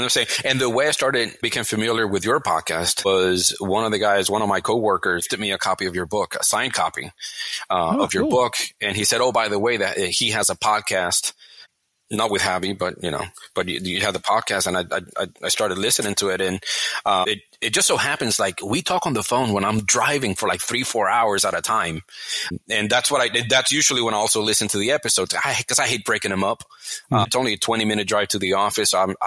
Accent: Puerto Rico; I'm from Puerto Rico. I did a whole series on Puerto Rican terrorist groups back in the 70s and 80s.

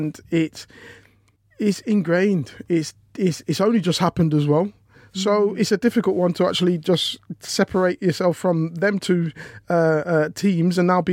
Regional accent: Leicester, East Midlands, United Kingdom; I'm from Leicester

